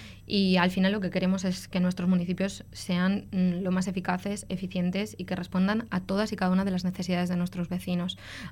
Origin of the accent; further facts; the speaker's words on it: Calpe, Valencian Community, Spain; porque pues, soy de Calpe y al final el vínculo a la tierra siempre tira